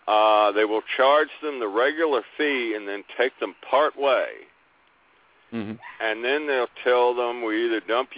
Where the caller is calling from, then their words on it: La Plata, Maryland, United States; La Plata, Maryland.